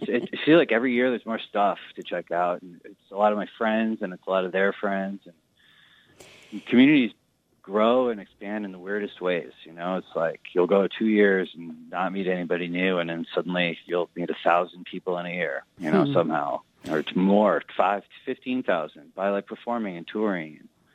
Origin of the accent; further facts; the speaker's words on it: Eau Claire, Wisconsin, United States; I'm from Eau Claire, Wisconsin, so I had relationships with these people like 25 years ago when we were all in school together.